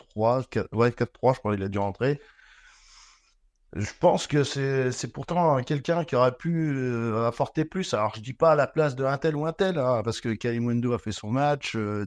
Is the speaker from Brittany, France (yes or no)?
yes; Rennes, Brittany, France; now in Loire, France; je suis né à Rennes, je suis breton, mais j'habite dans la Loire, dans le 42.